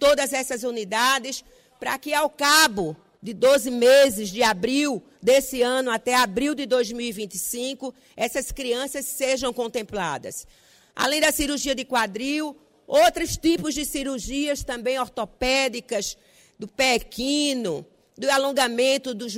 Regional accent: Pernambuco, Brazil; Sou de uma região do sertão do Araripe, que dista aproximadamente 700 quilômetros aqui da capital.

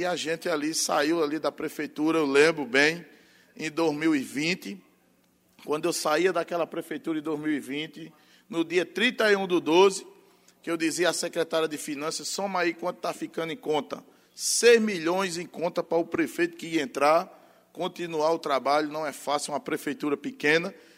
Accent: Orobó, Pernambuco, Brazil; Parabenizar também a minha cidade natal, cidade de Orobó

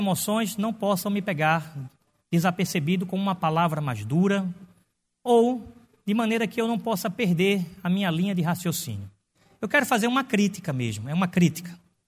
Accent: Brazil; porque eu sou brasileiro acima de tudo

